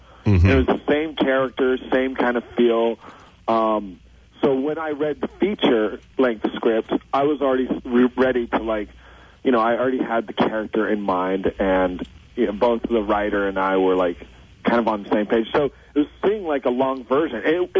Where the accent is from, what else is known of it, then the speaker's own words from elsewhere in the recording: Oregon, United States; I grew up in Oregon